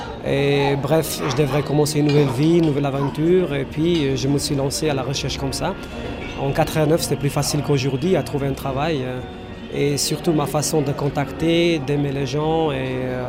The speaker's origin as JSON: {"language": "French", "country": "North Macedonia", "moved": "yes", "lives_now": "Switzerland", "said": "je viens de la Macédoine, en Suisse depuis 1989."}